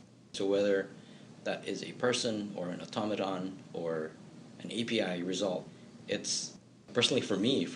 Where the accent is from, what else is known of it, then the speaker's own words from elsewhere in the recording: Philippines; now in United States; I come from the Philippines.